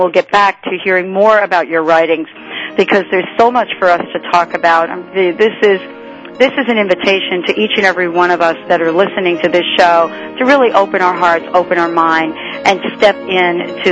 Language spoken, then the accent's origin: English; New York, United States; I don't know about you. I grew up in New York.